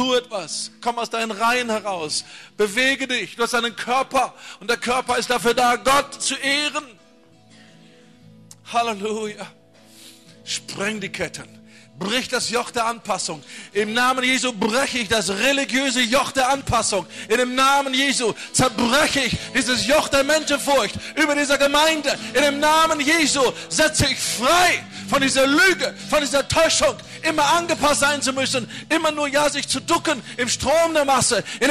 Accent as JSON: {"language": "German", "country": "Germany", "said": "Und wir sagen, ja, so sind wir Deutsche."}